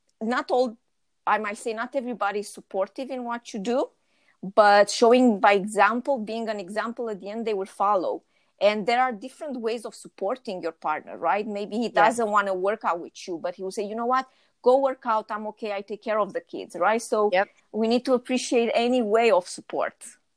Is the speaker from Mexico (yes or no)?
no; Romania; now in Montreal, Canada; Actually, I'm from Montreal. So actually, I'm Romanian.